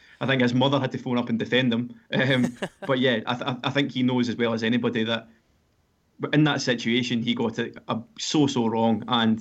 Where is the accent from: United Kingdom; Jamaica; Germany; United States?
United Kingdom; Scotland; I can sit here smugly as a Scotsman and say it seemed like such an English way to lose the match